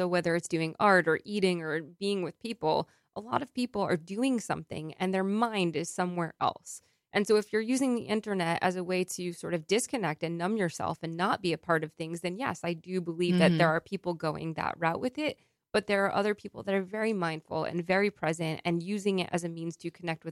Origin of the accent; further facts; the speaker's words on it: New York, United States; it's like any tropical place you go to as a New Yorker, it takes you a good 4 or 5 days to meet their pace